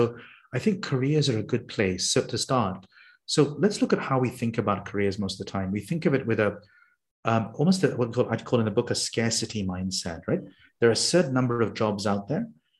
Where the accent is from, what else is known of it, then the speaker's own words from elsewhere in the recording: Saudi Arabia; also born or lived in United Kingdom; really growing up, I grew up in Saudi Arabia as a kid